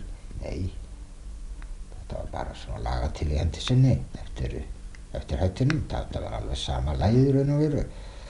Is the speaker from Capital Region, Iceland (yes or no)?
no; Árneshreppur, Westfjords, Iceland; Já, ég er alinn upp í Víkursveit eða Árneshreppi í Reykjarfirði í Árneshreppi í Strandasýslu.